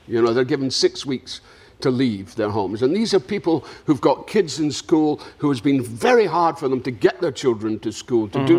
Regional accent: Dundee, Scotland, United Kingdom; I was back in my hometown of Dundee in Scotland

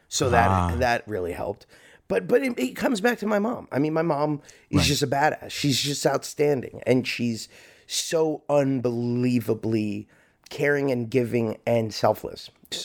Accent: Hollywood, Florida, United States; I grew up in Hollywood, Florida.

